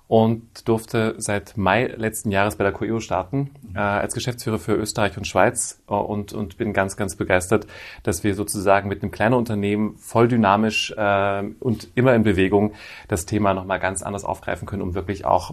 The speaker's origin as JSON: {"language": "German", "country": "Germany", "tie": "born there", "said": "Bin in Deutschland geboren, habe in Stuttgart studiert."}